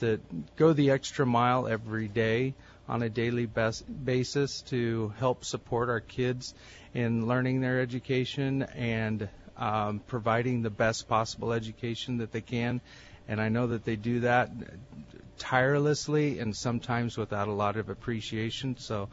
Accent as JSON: {"language": "English", "region": "Oregon", "country": "United States", "said": "I'm from Oregon."}